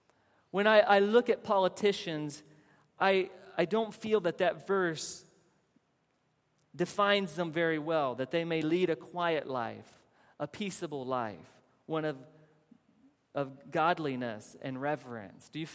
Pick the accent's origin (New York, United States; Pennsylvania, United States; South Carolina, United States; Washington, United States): South Carolina, United States; We're from South Carolina, and so there was a shooting that took place there.